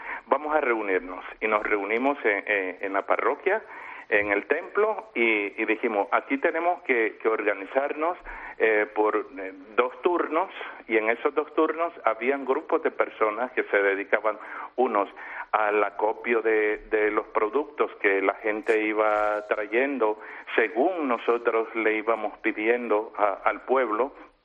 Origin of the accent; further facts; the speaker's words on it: Nicaragua; Yo soy nicaragüense.